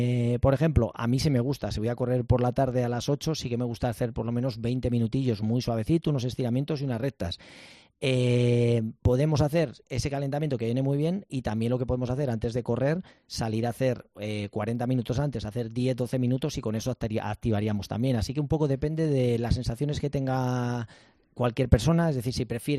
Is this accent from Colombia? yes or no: no; Madrid, Community of Madrid, Spain; soy de aquí, de Madrid